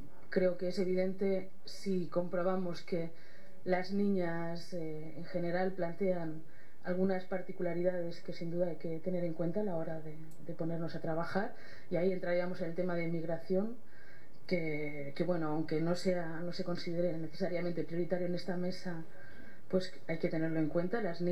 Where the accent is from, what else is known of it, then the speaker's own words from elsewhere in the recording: Catalonia, Spain; now in Madrid, Spain; soy catalana también, aunque vivo en Madrid.